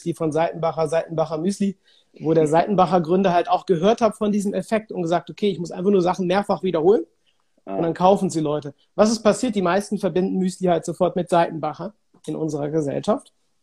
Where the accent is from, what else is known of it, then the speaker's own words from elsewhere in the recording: Cologne, North Rhine-Westphalia, Germany; Bei uns in Köln sagt man immer, es hätte noch immer Jod gegangen